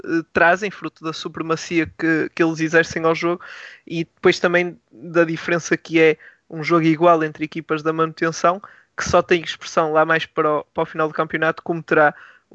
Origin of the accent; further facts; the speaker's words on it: Minho, Portugal; eu, como minhoto que sou, tenho essa noção há muito tempo